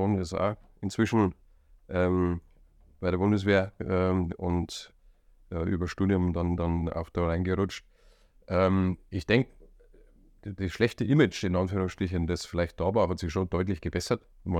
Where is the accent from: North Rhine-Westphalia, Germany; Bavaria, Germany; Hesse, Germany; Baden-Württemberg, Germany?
Bavaria, Germany; Munich; Kann man ja sagen als Münchner, dass ich halt kein Blauer, sondern bin ein Roter.